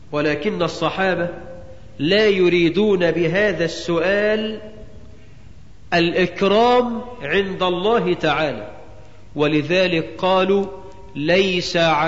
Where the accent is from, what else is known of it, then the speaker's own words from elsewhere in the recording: Egypt; واجعل بلدنا مصر آمنة مطمئنة،